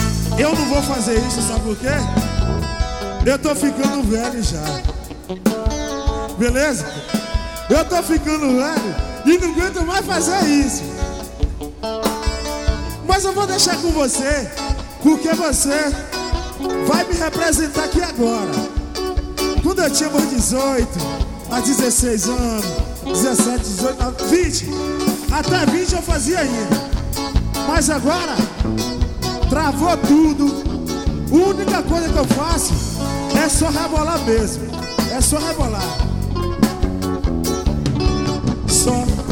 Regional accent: Bahia, Brazil; also born or lived in Espírito Santo; Eu sou baiano, mas ao mesmo tempo eu não sou. Um pouco capixaba, um pouco da Bahia.

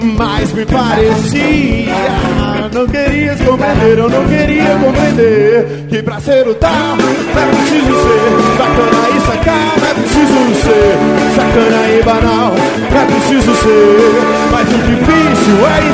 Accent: Brasília, Federal District, Brazil; nós somos a banda … Somos de Brasília, Distrito Federal.

